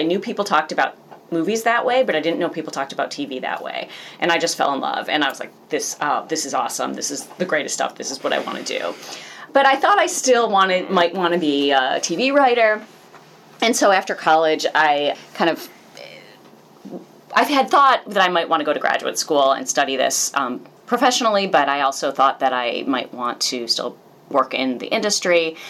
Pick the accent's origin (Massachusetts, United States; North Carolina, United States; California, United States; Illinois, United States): Illinois, United States; I grew up in the Chicago suburbs.